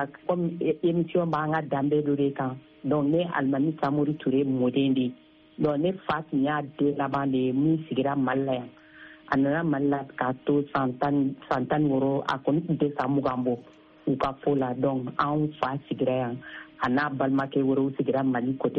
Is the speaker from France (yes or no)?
no; Mali